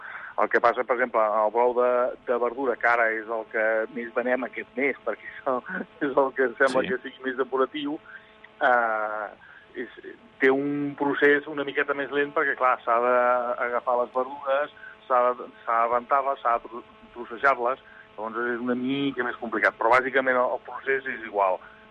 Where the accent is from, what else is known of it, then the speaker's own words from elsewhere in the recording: Catalonia, Spain; ara fa un 6 estem al Vallès Oriental, perquè aquí, a part de que som ja del Vallès